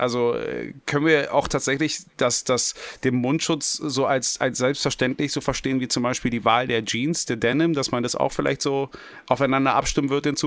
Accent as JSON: {"language": "German", "region": "Berlin", "country": "Germany", "tie": "born there", "said": "ich als gebürtiger Westberliner"}